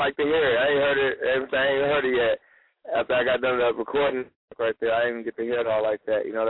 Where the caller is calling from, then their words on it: Columbus, Ohio, United States; I'm calling from Columbus, man.